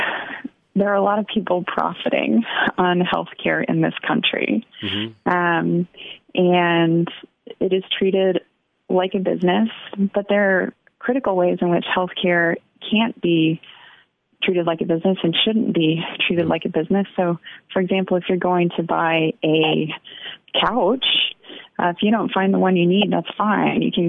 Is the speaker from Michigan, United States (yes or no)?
no; Texas, United States; You know, in my home state of Texas, where we did not expand Medicaid, still about 17% of people are uninsured.